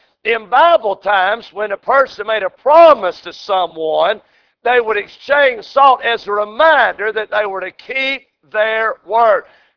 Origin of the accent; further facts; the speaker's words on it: the South, United States; Now, I'm from the South, and there's a lot of folks get into it along the way.